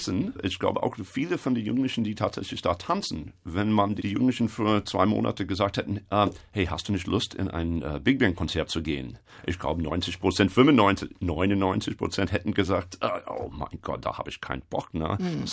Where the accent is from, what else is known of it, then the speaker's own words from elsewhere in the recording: Chicago, Illinois, United States; moved away as an adult; now in Germany; Ich bin in Chicago geboren worden, dort aufgewachsen. Ich habe dort studiert.